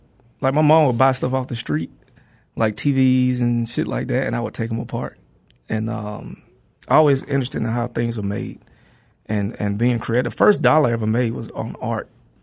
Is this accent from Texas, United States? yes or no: no; Atlanta, Georgia, United States; also born or lived in Athens; Yeah, I grew up in Atlanta. Born in Athens, Georgia, raised in Atlanta, Georgia.